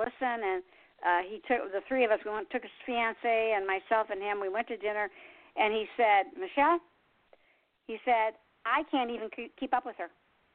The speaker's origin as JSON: {"language": "English", "region": "Michigan", "country": "United States", "said": "I'm from Michigan originally, like I said, and that's the land of ice and snow."}